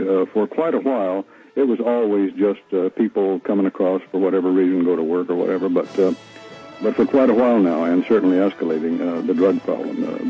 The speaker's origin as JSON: {"language": "English", "town": "Coolidge", "region": "Arizona", "country": "United States", "tie": "born or raised there", "said": "Well, I was born and raised in Coolidge, Arizona, grew up pretty much on my granddad's cotton farm"}